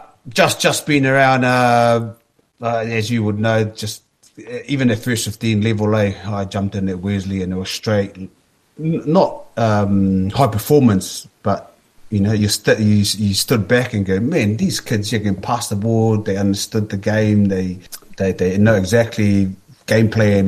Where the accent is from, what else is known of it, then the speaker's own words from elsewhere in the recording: Tonga; Oh man, yeah, I born and grew up in Tonga. Maybe me and Will are related a bit. I'm from Whamotu also.